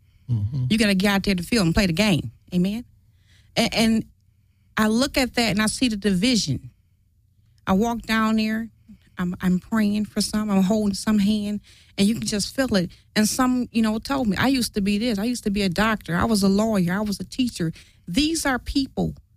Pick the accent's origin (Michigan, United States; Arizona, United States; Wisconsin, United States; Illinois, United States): Michigan, United States; Detroit; Now I'm from Detroit.